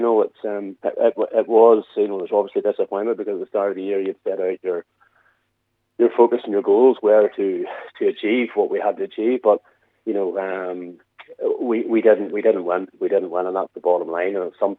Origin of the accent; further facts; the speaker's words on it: Northern Ireland, United Kingdom; and I'm from Antrim myself, here in Ballycastle